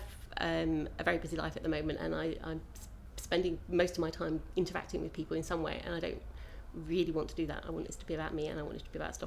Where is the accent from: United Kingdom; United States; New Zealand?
United Kingdom; Maidstone, South East England; My age is 38. Had a birthday recently, have to think about it. And I come from Maidstone in Kent.